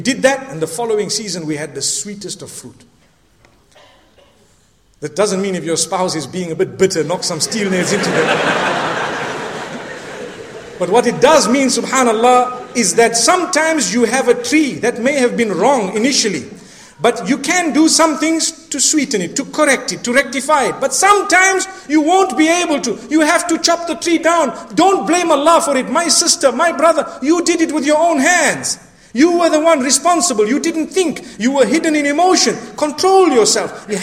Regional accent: Zimbabwe; Luckily, I come from Zimbabwe.

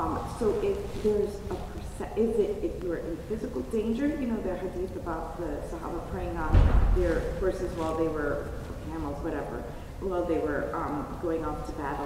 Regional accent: New York, United States; it's my home, I grew up in New York, so to me it wasn't a big deal

